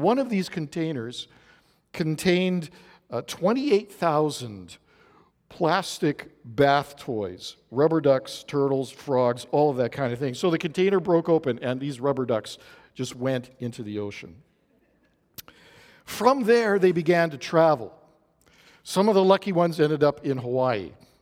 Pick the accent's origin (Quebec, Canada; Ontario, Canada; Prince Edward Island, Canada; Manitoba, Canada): Manitoba, Canada; Winnipeg; I am not a heat person, and so having been born and raised in Winnipeg, I'm all for the cold.